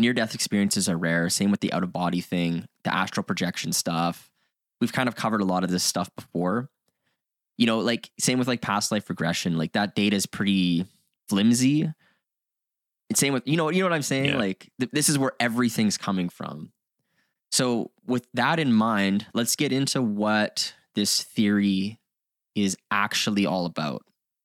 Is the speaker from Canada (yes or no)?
yes; Canada; We're Canadian, by the way, for first time listeners